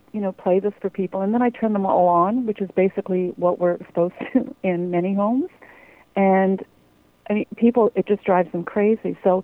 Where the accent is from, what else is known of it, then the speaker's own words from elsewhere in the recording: Canada; I'm a Canadian scientist